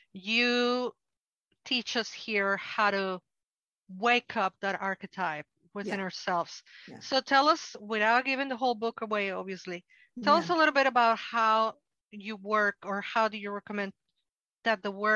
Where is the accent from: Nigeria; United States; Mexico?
Mexico; I grew up in Mexico, who's Catholic. I know I'm going to do the joke. You know, I can make the joke because I'm Mexican.